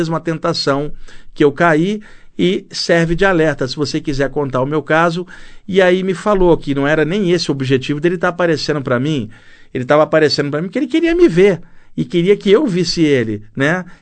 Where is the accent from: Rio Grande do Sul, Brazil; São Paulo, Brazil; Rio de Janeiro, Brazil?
Rio de Janeiro, Brazil; cresci na Baixada Fluminense jogando bola, indo ao cinema, namorando, indo à praia